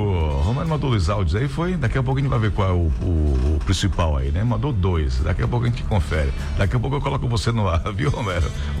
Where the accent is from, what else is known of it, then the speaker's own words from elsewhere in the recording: Northeast Region, Brazil; É tudo nós, nós somos nordestinos, né?